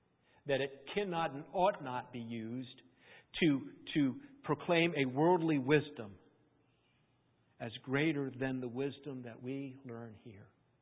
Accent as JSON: {"language": "English", "region": "Rhode Island", "country": "United States", "tie": "born or raised there", "said": "I grew up in Rhode Island. There was the French-Canadian church. There was the Irish church."}